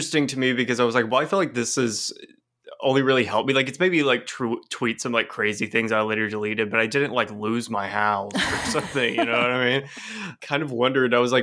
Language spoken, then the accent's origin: English; Texas, United States; now in Fort Lauderdale, United States; Yeah, I live in Florida now. I live in Fort Lauderdale, but I grew up in Texas, actually. But it's like really close to Louisiana